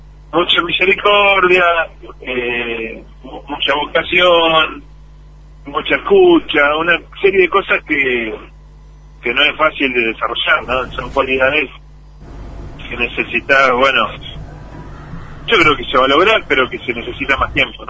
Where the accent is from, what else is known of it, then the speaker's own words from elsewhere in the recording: Argentina; como argentino, qué sé yo, como mucha sangre, me llena de orgullo